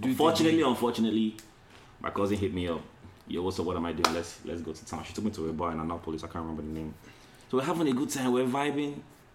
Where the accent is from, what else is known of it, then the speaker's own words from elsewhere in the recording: Nigeria; So she asked me where I'm from, and I'm like, "Oh, I'm Nigerian."